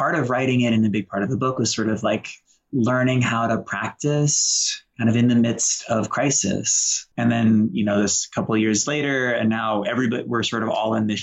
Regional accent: Boston, Massachusetts, United States; You know, I grew up in Boston with a single alcoholic mom, and we were homeless for a while and sort of struggles there.

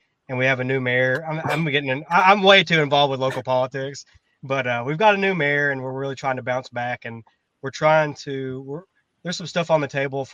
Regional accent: Gadsden, Alabama, United States; born or raised there; also born or lived in Philippines

